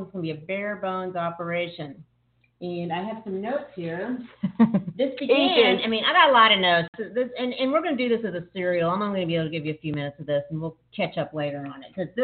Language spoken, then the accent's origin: English; Texas, United States; I'm watching Dr. Phil because I'm a Texan, and we Texas people watch Dr. Phil for just a familiar sounding voice.